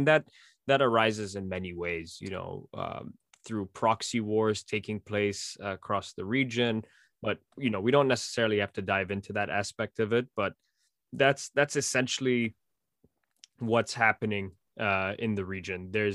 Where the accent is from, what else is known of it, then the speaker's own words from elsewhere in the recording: Dubai, United Arab Emirates; growing up in Dubai and the United Arab Emirates